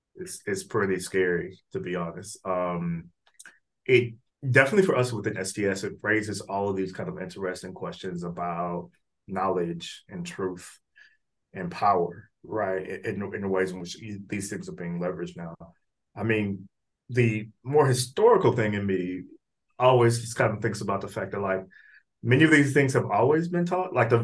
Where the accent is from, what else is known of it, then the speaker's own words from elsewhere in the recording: Texas, United States; Like, I'm also from the South. I'm from Texas, you know.